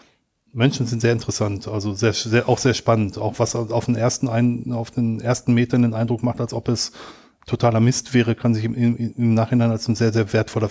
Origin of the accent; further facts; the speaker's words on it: Germany; now in Switzerland; Ich bin Deutscher, der in die Schweiz ausgewandert ist.